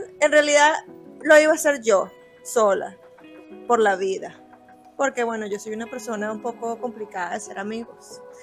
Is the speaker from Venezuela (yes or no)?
yes; Venezuela; now in New York, United States; Y yo vengo de Venezuela.